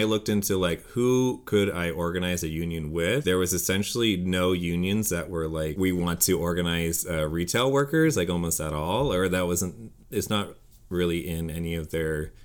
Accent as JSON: {"language": "English", "town": "Berkeley", "region": "California", "country": "United States", "tie": "born or raised there", "said": "I grew up around Berkeley"}